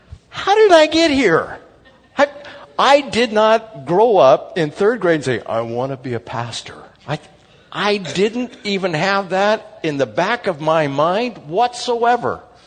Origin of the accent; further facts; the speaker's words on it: San Diego, California, United States; born there; Me too, I was born in San Diego.